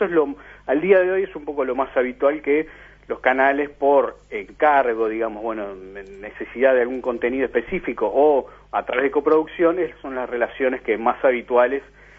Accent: Rocha, Uruguay; Soy de Rocha

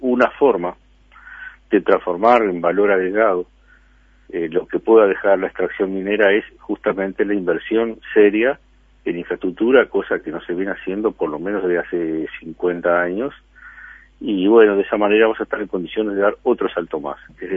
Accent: Canelones, Uruguay; Yo soy de Canelones

